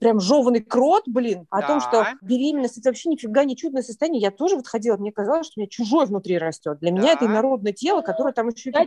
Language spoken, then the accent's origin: Russian; Sevastopol, Crimea, Ukraine; now in Moscow, Russia; Да, я сама из Крыма, из Севастополя, но я очень давно уехала в Москву и уже как бы больше, чем полжизни живу здесь.